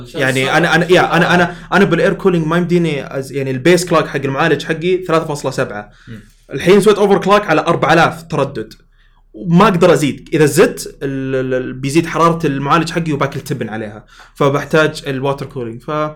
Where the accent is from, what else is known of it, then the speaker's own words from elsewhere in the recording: Saudi Arabia; احنا سعوديين نحب السيارات